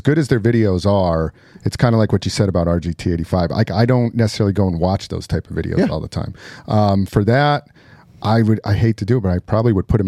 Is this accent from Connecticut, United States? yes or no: yes; Connecticut, United States; So I'm from Connecticut.